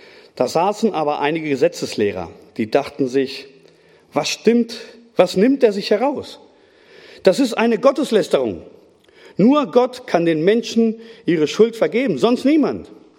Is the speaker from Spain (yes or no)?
yes; Spain; German is a second language; Ich bin ja Spanier und dann rede ich manchmal sehr schnell